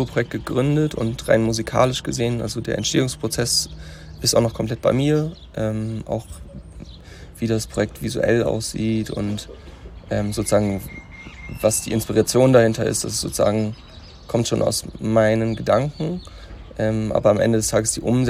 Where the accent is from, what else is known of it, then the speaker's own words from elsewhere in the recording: Achim, Lower Saxony, Germany; ich komme aus Achim, einer Kleinstadt bei Bremen.